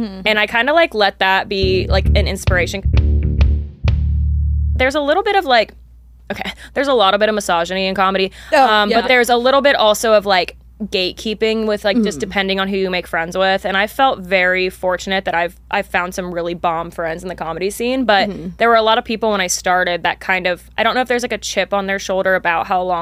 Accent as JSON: {"language": "English", "town": "Austin", "region": "Texas", "country": "United States", "said": "And everywhere that I went, people kept asking me, like, when I said I was from Austin, like, oh, are you here with Christina?"}